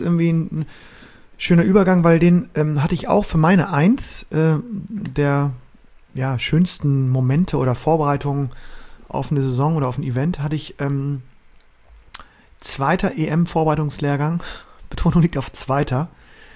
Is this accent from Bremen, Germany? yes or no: yes; Bremen, Germany; Ich glaube, ich war so 15 oder 16 und habe viel beim Tischtennisverband Niedersachsen als Bremer damals mittrainieren dürfen.